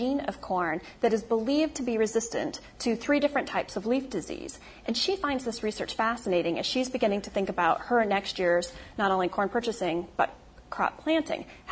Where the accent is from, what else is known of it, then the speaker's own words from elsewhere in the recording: Iowa, United States; thinking about my home state of native Iowa, or my native state of Iowa